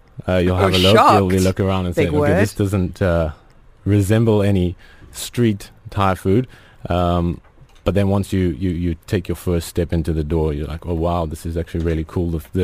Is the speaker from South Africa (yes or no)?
yes; South Africa; I'm from South Africa.